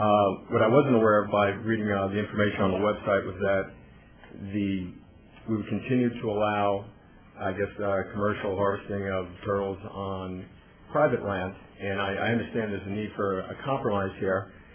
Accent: Dallas, Texas, United States; I'm from Dallas.

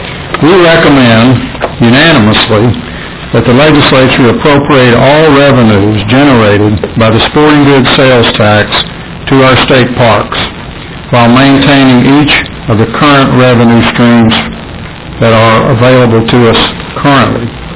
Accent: San Antonio, Texas, United States; The Express News in my hometown on July 31st ran an article

